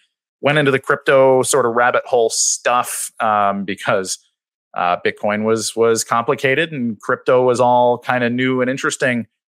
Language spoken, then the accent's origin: English; Chicago, Illinois, United States; I'm probably going to call Åger Hansen because I'm from Chicago and that's how that name looks to me.